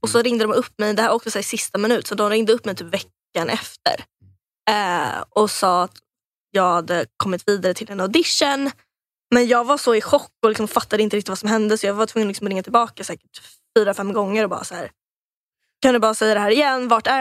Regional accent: Bromma, Stockholm County, Sweden; då hade jag liksom gått i grundskolan hemma i Bromma där jag bodde.

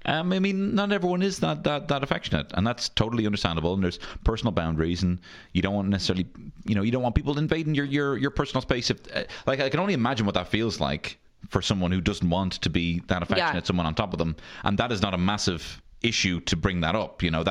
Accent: Dublin, Leinster, Ireland; I grew up on Griffith Avenue.

